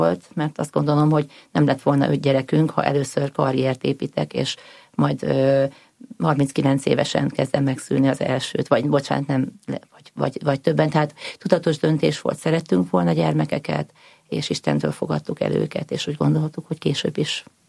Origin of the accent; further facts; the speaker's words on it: Székesfehérvár, Fejér, Hungary; Igen, hívő családból származom, több generációs hívő családból. Székesfehérváron nevelkedtem